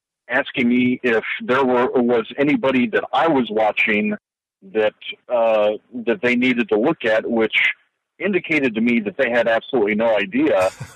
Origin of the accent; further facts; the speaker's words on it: Hilliard, Ohio, United States; here in my hometown of Hilliard, Ohio, this cow town I grew up